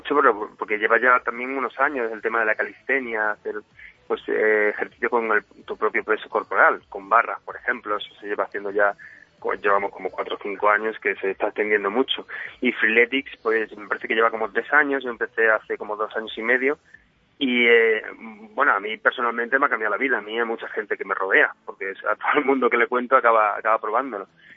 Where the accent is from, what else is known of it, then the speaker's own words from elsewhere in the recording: Mérida, Extremadura, Spain; yo soy de Mérida, perdona que te interrumpa, yo soy de Mérida